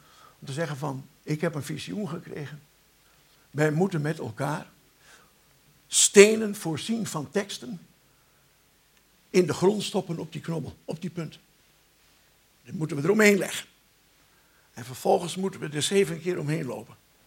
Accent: Netherlands; Daar zijn wij gewillig voor als Nederlanders. Als het niks kost, willen we alles.

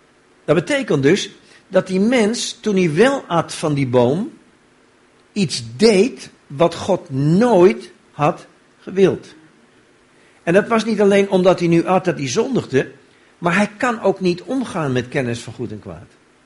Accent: Diemen, North Holland, Netherlands; Ja, ik kom uit Diemen bij Amsterdam.

